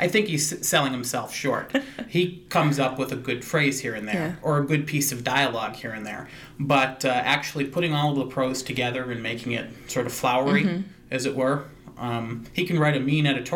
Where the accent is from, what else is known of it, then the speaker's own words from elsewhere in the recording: Owosso, Michigan, United States; also born or lived in Flint; I grew up in the Flint area, and then moved quickly to a small town, Owosso.